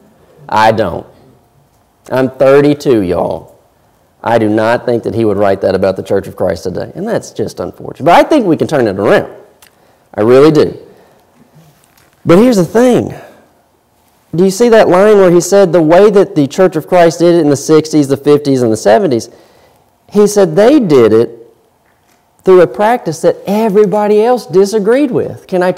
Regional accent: Virginia, United States; So I come from Virginia. It's a small town of 16,000 people.

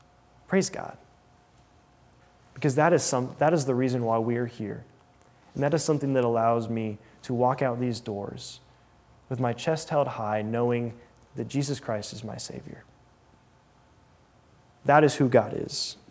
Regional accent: Georgia, United States; I'm from North Georgia, and about this time of year, the trees are changing color. We're getting new seasons.

